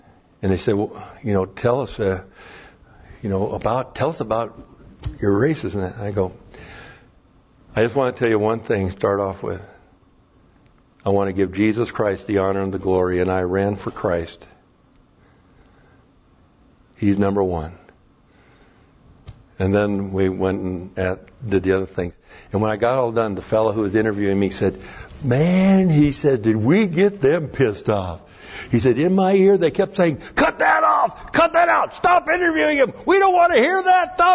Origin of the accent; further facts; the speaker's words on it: Spokane, Washington, United States; it was being broadcast to Spokane, and I was from Spokane, and all these friends and people up in Spokane were watching the track meet